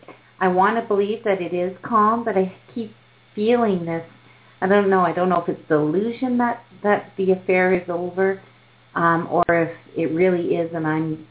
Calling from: Canada; I'm calling from Canada.

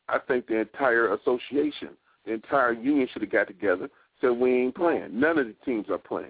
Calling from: Washington, District of Columbia, United States; For example, I'm calling you from the Washington, D.C. area, right?

